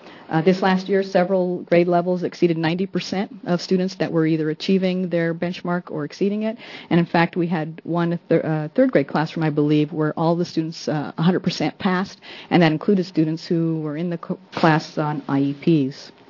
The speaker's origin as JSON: {"language": "English", "region": "Oregon", "country": "United States", "said": "I'm a superintendent of McMinnville School District. I'm from Yamhill County."}